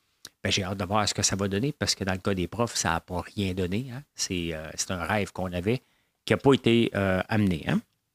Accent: Laval, Quebec, Canada; Je ne viens pas du Sud, moi. Je viens du Nord. Je viens de Laval, Pont-Vieux-Laval. C'est là que je viens.

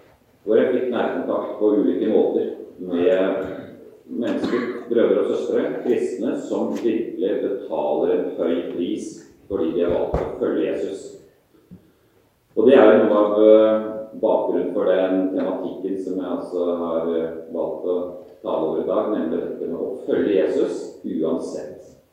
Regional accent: Oslo, Norway; accent: Eastern Norwegian; now in Kristiansand, Norway; Som dere hører på min dialekt, så jeg egentlig østlandsgutt, altså, fra Oslo. Men bor på tiden, har gjort det i 20 år i Kristiansand.

